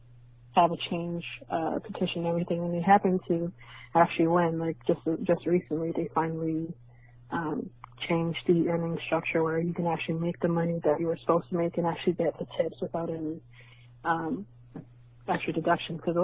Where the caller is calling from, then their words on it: Canada; I'm calling from Canada, so the structure is a little different here in terms of pay.